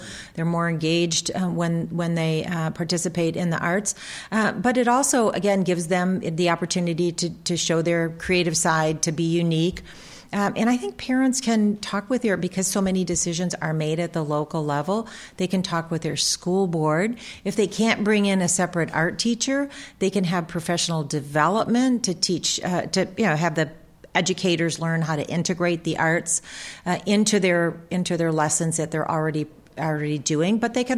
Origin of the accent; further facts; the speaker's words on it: Michigan, United States; I grew up outside of Detroit, and we go down to the Detroit Institute of Arts, and this was amazing.